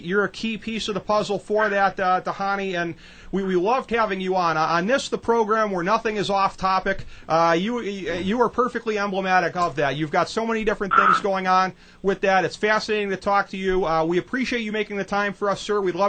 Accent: Cleveland, Ohio, United States; I don't have a dog in that fight because I grew up in Cleveland

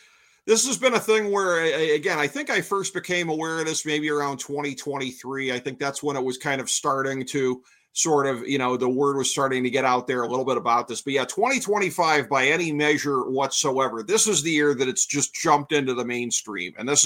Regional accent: Cleveland, Ohio, United States; in my hometown of Cleveland, Ohio

